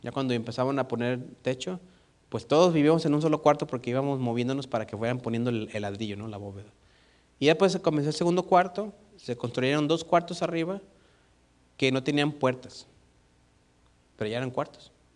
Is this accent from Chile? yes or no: no; Mexico; nosotros como mexicanos salimos y prendemos las luces y estamos más seguros, ¿no?